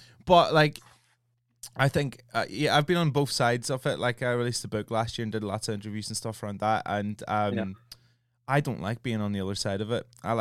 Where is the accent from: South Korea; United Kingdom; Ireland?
Ireland; I'm Irish. I should be having a drink.